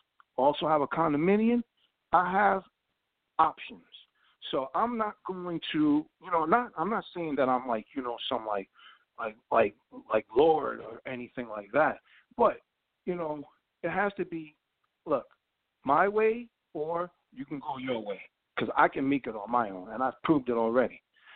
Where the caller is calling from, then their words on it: Bloomfield, New Jersey, United States; from New Jersey.